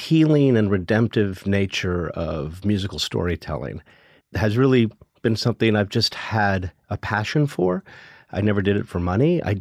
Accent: Hawaii, United States; I was born and raised in Hawaii, and I grew up around a TV studio because my mother worked for CBS affiliate.

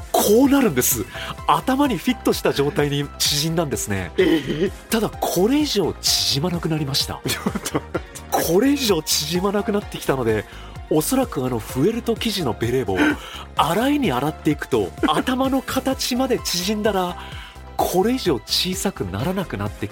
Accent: Fuji, Shizuoka, Japan; 僕のふるさとである静岡県富士市田子の浦という港町にある僕の実家で

